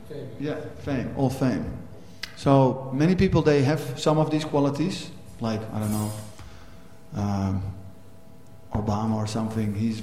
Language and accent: English; Netherlands; Like I'm from Holland, so many people, they have an opinion.